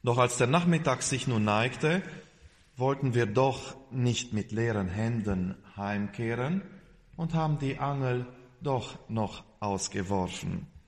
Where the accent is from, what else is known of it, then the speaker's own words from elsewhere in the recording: Stolzenburg, Sibiu County, Romania; Mündra war eine Ortschaft nicht weit von meiner Heimatgemeinde, Stolzenburg, zwischen Stolzenburg und Salzburg.